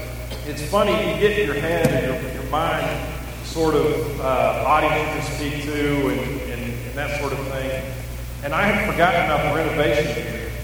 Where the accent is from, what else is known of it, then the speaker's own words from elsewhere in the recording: West Virginia, United States; I grew up in West Virginia, 700 miles from home.